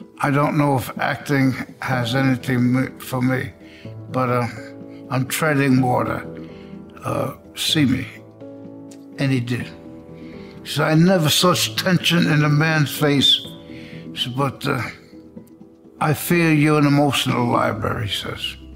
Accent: Queens, New York, United States; born there; I was born in Corona, Queens, New York. I had the greatest parents.

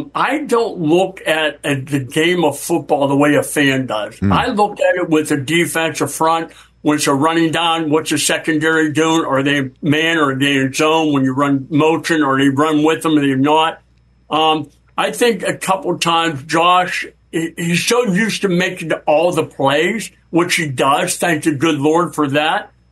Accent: Pittsburgh, Pennsylvania, United States; Growing up in Pittsburgh, you know, watching the Steelers win all those Super Bowls

